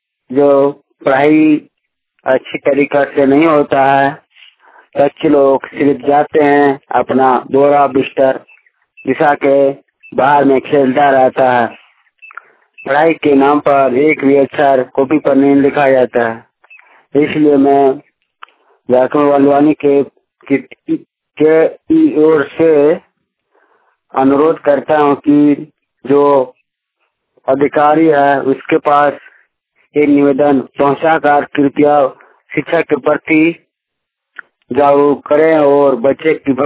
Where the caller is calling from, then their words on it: Jharkhand, India; ग्राम कटुखुट्टा, post bank परखनावाली, जिला बोकारो, झारखंड से बोल रहा हूँ।